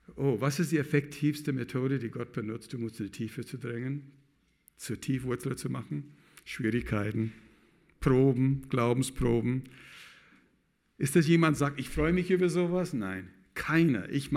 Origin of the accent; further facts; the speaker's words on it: California, United States; German is a second language; ich komme aus der Mojave-Wüste zwischen Los Angeles und Las Vegas. Das ist nur ein bisschen südlich von Death Valley.